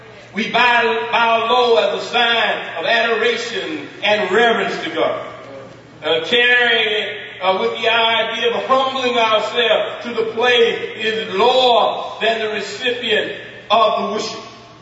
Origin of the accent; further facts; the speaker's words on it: Texas, United States; And remember, I'm from Texas. Amen. So my pronunciation may not be the same as yours, but it's close enough.